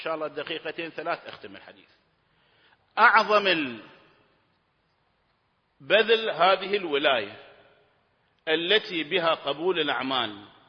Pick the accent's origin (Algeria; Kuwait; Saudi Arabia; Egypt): Kuwait; على أساس أنا كويتي حالي حالك